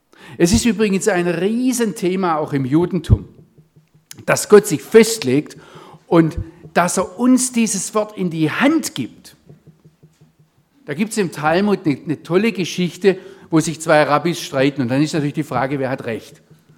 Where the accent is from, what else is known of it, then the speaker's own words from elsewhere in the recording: Baden-Württemberg, Germany; accent: Swabian; ich schwätze kein Schweizerdeutsch, aber ich freue mich, wenn ich das Gefühl habe, ich darf ins Schwäbische überschnappen und man versteht mich trotzdem.